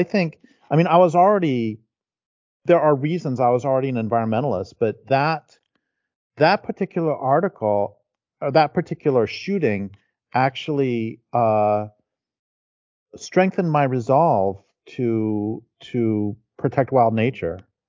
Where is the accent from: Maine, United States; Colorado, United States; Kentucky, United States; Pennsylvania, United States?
Colorado, United States; Boulder; You know, I mentioned before we went on air that I grew up in Colorado, in Boulder, and yes.